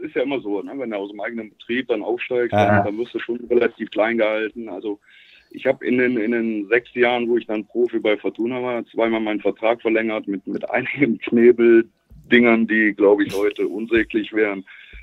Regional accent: Cologne, North Rhine-Westphalia, Germany; ich als gebürtiger Kölner

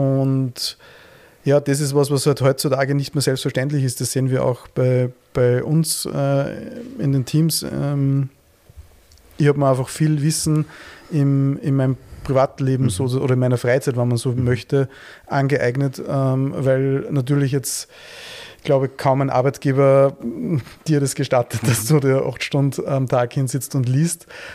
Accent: Austria; Also zu Tonet als Österreicher da keinen Bezug zu haben, ist fast unmöglich

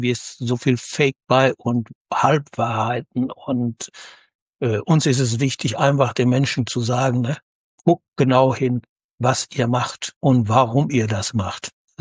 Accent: Rheda-Wiedenbrück, North Rhine-Westphalia, Germany; Jetzt muss ich sagen, ich komme aus Reda-Wiedenbrück.

